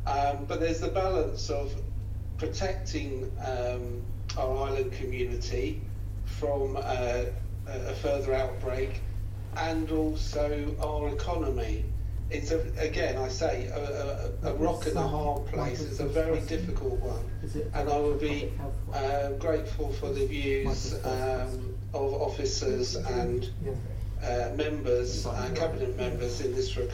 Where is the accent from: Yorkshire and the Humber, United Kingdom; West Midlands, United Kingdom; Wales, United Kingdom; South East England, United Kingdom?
South East England, United Kingdom; Ryde; I come from Ryde